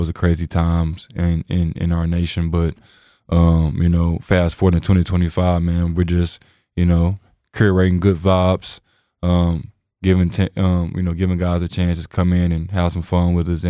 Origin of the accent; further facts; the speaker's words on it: Little Rock, Arkansas, United States; like I'm from Arkansas, right? From Little Rock, Arkansas. I wasn't fortunate like you guys to have a pro team, right?